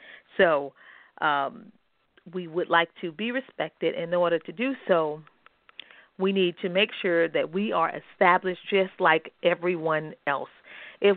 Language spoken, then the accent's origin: English; Florida, United States; also born or lived in Atlanta; And so Florida is my home state, and I've been here.